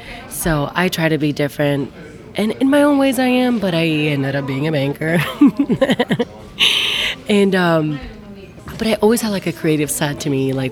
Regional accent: Dominican Republic; also born or lived in Ohio, United States; So I was born in the United States. Most people think I wasn't, but it was because my parents were living in Ohio. They were studying, but then moved to Dominican Republic. I grew up there

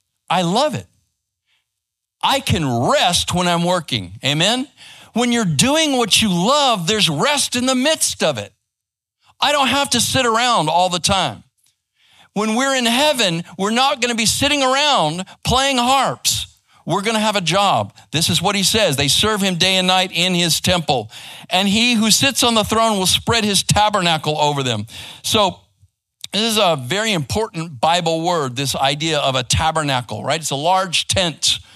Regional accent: Phoenix, Arizona, United States; now in Texas, United States; I grew up in Phoenix, Arizona.

